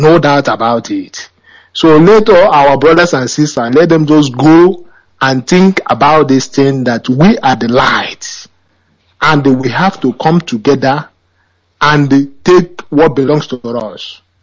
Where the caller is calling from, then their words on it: Germany; I am calling from Germany.